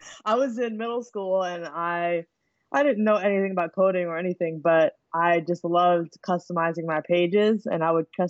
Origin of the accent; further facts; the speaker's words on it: New York City, New York, United States; now in California, United States; I'm from New York originally. I'm living out in California now, but I grew up between Staten Island and Harlem.